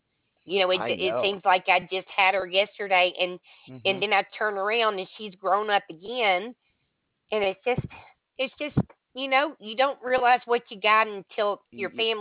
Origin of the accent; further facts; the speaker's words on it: Alabama, United States; moved away as an adult; now in Maine, United States; I'm from Alabama. I'm in Maine. But yes, sir, I'm from Alabama. I was there 30 years.